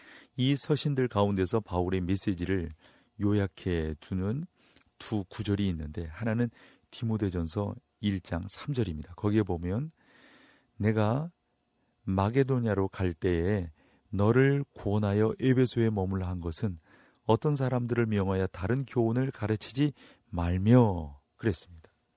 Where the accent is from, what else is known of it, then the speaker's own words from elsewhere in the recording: Hwaseong, Gyeonggi Province, South Korea; 사실 제가 자란 고향은 그 경기도 화성인데요.